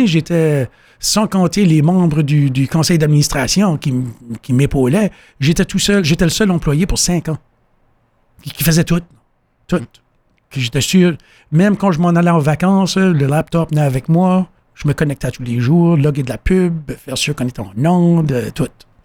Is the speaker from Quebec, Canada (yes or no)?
no; Neguac, New Brunswick, Canada; J'étais habitué à Miramichi. Je connais Miramichi. J'ai grandi à Négoac. Je connais l'endroit, je connais les rues, je connais le monde.